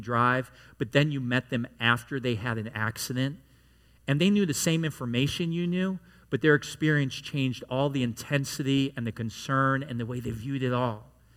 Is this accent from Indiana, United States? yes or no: no; New York, United States; I grew up in New York, so I'm used to a little bit more diversity than is down here.